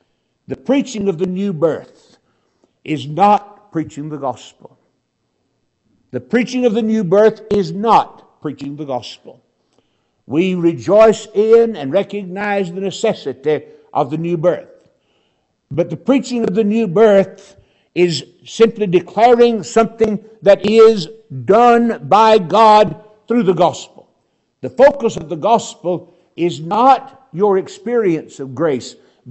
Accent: North Carolina, United States; I was down in North Wilkesboro, North Carolina, near my hometown

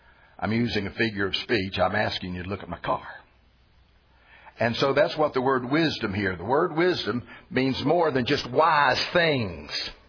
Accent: West Virginia, United States; I never know quite sure how to pronounce it, but I'm from West Virginia, after all.

